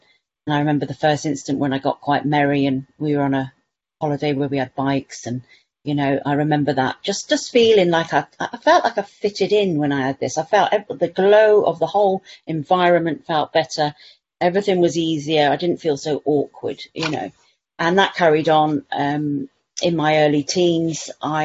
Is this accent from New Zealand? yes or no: no; Guernsey; I was born and bred in Guernsey, which is a little island closer to France than the UK, but we are part of the United Kingdom. We have about 65,000 people here